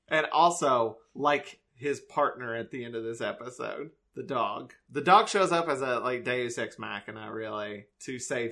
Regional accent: United States; I am American and dumb. … in this situation.

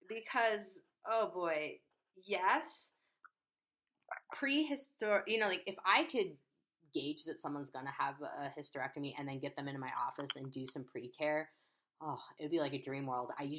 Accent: Chicago, Illinois, United States; I grew up in Chicago. Fish is hard for me.

